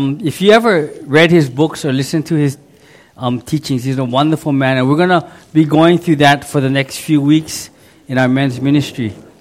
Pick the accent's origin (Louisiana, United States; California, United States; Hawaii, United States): Hawaii, United States; You know, I'm from Oahu, right? You drive for 2 hours, you're around the island already.